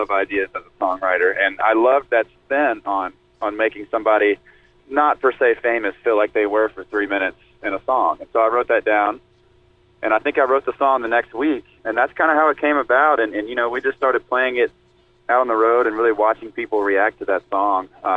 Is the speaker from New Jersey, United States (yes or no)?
no; Hattiesburg, Mississippi, United States; a lot of people go through my hometown of Hattiesburg when they're on the way either to New Orleans or the beach down in Gulf Shores in that area.